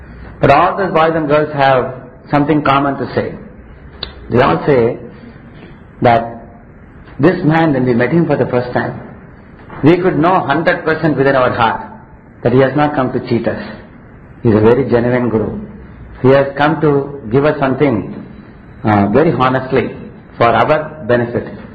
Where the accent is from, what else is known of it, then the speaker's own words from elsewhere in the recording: Tamil Nadu, India; Because I come from a different state, I come from Tamil Nadu.